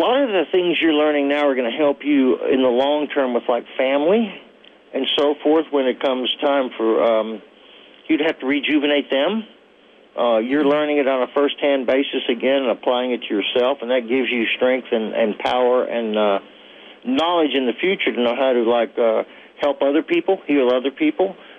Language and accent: English; Texas, United States; I'm not giving you a hook 'em horns because I'm from Texas and it's your show.